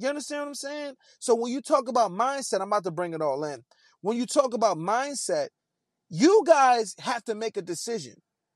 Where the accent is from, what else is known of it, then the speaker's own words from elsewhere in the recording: Harlem, New York, United States; I'm from Harlem. So I wanted to be all of that.